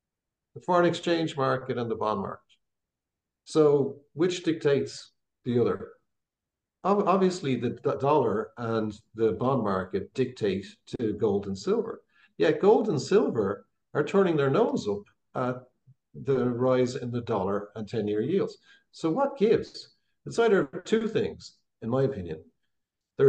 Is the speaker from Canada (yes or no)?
no; Ireland; I'm Irish. I just tell it like I see it.